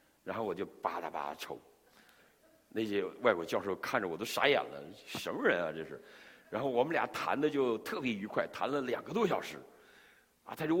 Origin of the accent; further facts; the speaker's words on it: Heilongjiang, China; 我就在中国一个很小县城，黑龙江省望归县，我老家就是叫什么水溜子，我们家那个村叫水溜子，叫井溜子，六井子，六井子，这是我生的村